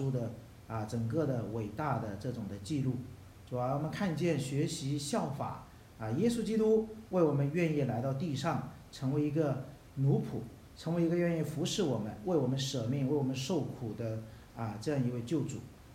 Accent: China; 人家我们中国人比较信仰说人不犯我不犯人人要犯我我必犯人

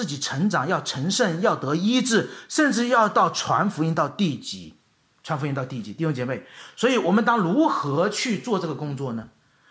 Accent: China; 所以弟兄姐妹，我们作为中国人，我们应该怎样呢

